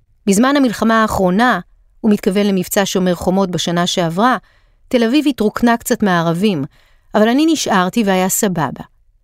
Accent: Tayibe, Central District, Israel; now in Tel Aviv, Israel; אני ערבי מטייבה, וזאת זהות שאני מחובר אליה לגמרי. מצד שני אני ישראלי תל אביבי, וגם זאת זהות שאני מחובר אליה לחלוטין.

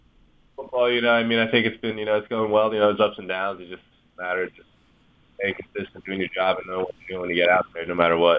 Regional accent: New Jersey, United States; I grew up a Giants fan, just, you know, being 20 minutes away from Giants Stadium as a kid.

